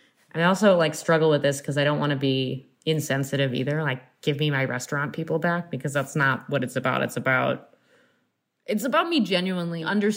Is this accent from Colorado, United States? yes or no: no; Waitsfield, Vermont, United States; I am from Waitsfield, Vermont. I live in Waitsfield, Vermont.